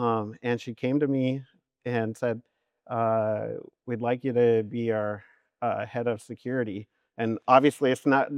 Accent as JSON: {"language": "English", "town": "Puyallup", "region": "Washington", "country": "United States", "said": "So I'm from Puyallup"}